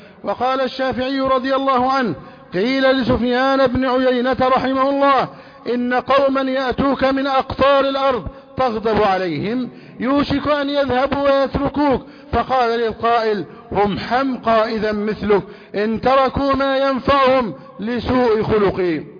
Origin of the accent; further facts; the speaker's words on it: Egypt; بلدنا مصر